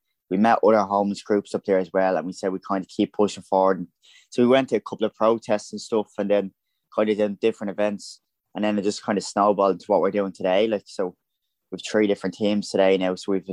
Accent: County Dublin, Ireland; I'm from Donegal in North Dublin, and I'm 19 years old.

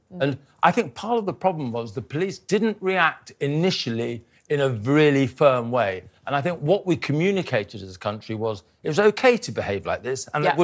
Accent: Salisbury, South West England, United Kingdom; I come from Salisbury, and anything to do with chemical attacks worries me, yep.

